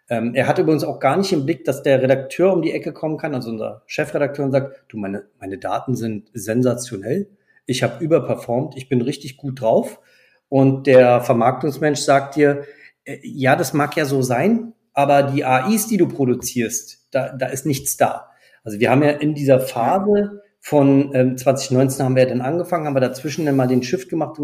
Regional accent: France; Ich bin selber auch Franzose

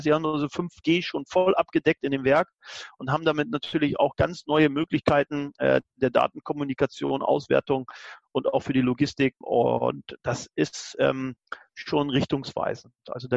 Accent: Hamburg, Germany; now in Beijing, China; ich komme aus Hamburg

